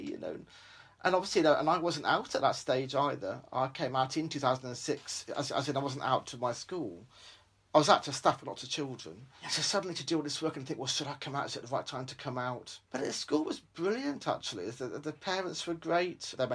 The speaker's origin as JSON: {"language": "English", "country": "Australia", "tie": "born there", "said": "I said, I was born in Australia. I've got seven sisters."}